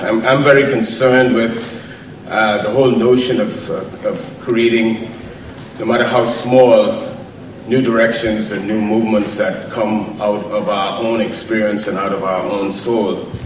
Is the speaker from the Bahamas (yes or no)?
yes; Bahamas; I come from the Bahamas, and we're often described as a small island state, when in fact we're a nation of 700 even smaller islands with a total population of just over 300,000 people.